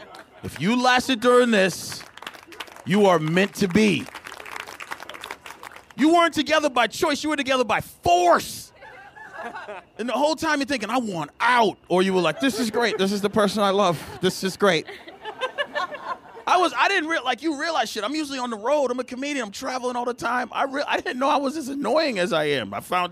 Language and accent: English; Boston, Massachusetts, United States; I'm from Boston, and I think it's so lovely.